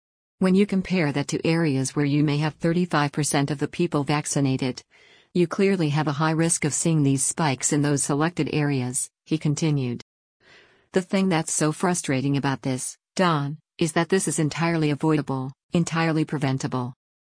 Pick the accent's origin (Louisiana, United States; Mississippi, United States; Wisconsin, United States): Mississippi, United States; Alabama, Arkansas, my home state of Mississippi, Wyoming